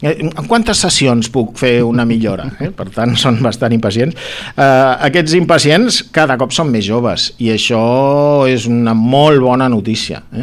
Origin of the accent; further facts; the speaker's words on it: Sant Vicenç de Montalt, Catalonia, Spain; jo sempre vaig néixer a Sant Vicenç de Montalt, sóc una persona del Maresme i sempre he estat més aviat al nord de Barcelona.